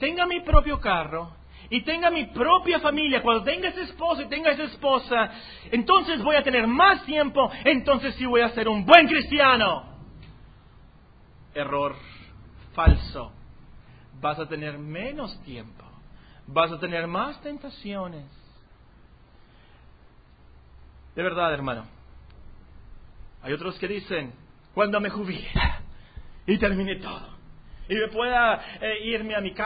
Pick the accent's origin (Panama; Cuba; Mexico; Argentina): Mexico; accent: mixed Mexican and US; Tengo un acento revuelto de aquí y de allá, de México y de Estados Unidos.